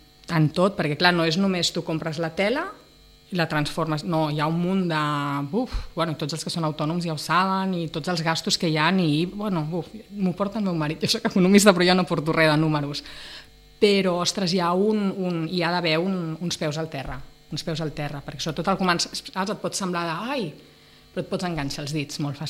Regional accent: Barcelona, Catalonia, Spain; now in Sitges, Spain; perquè Sitges per mi és viure a Sitges, jo que sóc de Barcelona, és una meravella

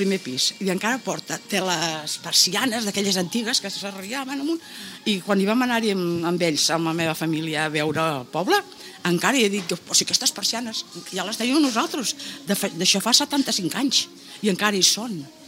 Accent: Falset, Catalonia, Spain; El meu poble és Falset, un poble molt bonic, per cert.

